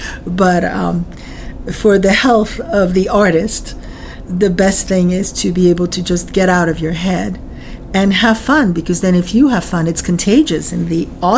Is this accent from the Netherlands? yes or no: no; New York, United States; born there; also born or lived in Paris; I was born in New York. My dad was the president of the William Morris Agency in Paris.